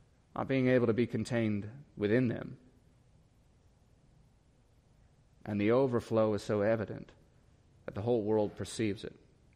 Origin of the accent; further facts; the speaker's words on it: Lorain, Ohio, United States; As you know, I am from Lorraine, and as you know, Lorraine is a hard city, and so I've seen lots of terrible things growing up.